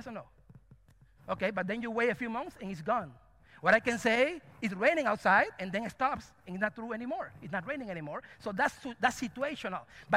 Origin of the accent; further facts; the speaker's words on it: Cuba; I'm from Cuba. I love mangoes.